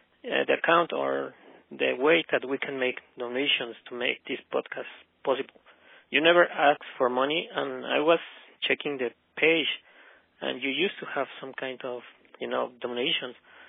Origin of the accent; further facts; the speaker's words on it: Mexico; English is a second language; by the way … from Mexico.